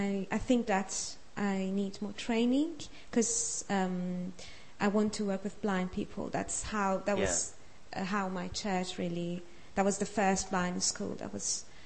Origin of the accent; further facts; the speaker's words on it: Iran; I come from Iran, Persia, which is in the Middle East. Yes. And my family are living. My parents and my sister are living there.